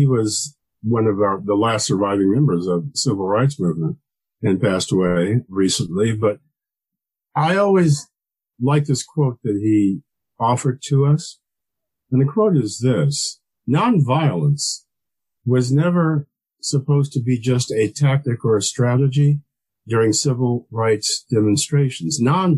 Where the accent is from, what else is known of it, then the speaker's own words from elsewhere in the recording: Evanston, Illinois, United States; I remember his presence in Chicago, because I grew up in Evanston, Illinois, a suburb of Chicago.